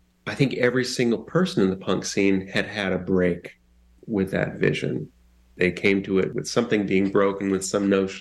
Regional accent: Washington, District of Columbia, United States; I grew up in Washington, D.C. and got into music very early

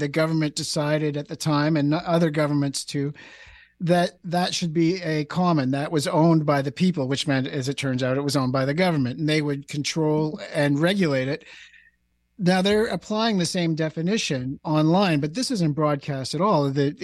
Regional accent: Canada; I'm a Canadian, I'm talking to Canadians, I'm talking about Canadian issues

